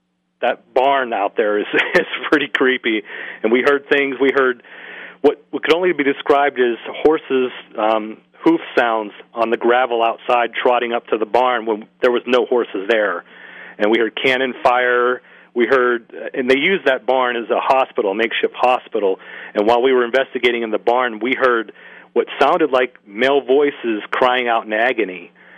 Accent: Greensburg, Pennsylvania, United States; He's from my hometown of Greensburg, Pennsylvania.

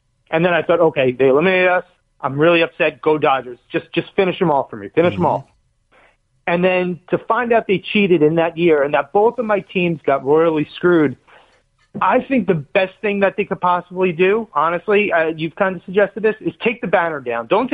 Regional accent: New York City, New York, United States; born there; moved away; Because here's the thing. I was born in New York City.

